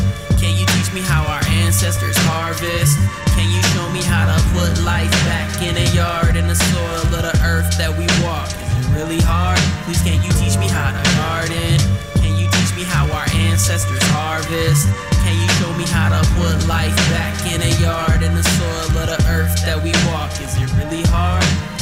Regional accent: Minnesota, United States; I came from Minnesota, a mini Yabakota. And Spirit Lake is the reservation that I'm enrolled in.

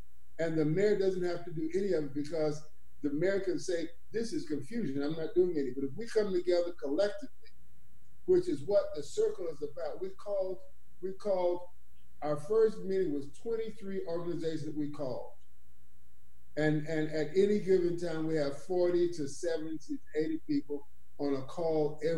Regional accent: Miami, Florida, United States; moved away; also born or lived in California; my father was a Garveyite, and I came from Miami, Florida, where we worked collectively. I didn't understand that this fierce individualism happens until I came to California, which surprised me.

